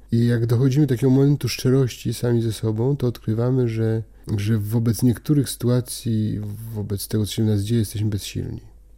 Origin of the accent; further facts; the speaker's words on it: Greater Poland Voivodeship, Poland; A ja jestem prostym chłopakiem z Wielkopolski